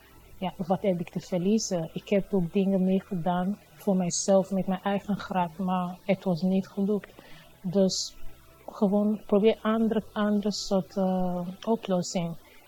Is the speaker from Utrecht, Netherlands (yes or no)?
yes; Utrecht, Netherlands; ik ben van Utrecht.